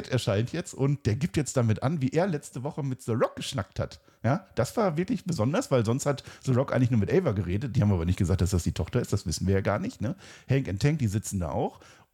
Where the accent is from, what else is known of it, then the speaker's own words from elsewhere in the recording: Germany; Franzosen, die sprechen das ja auch nicht aus, aber ich bin Deutscher und ich sage Mensaha, das H ist heilig in dem Fall, ja.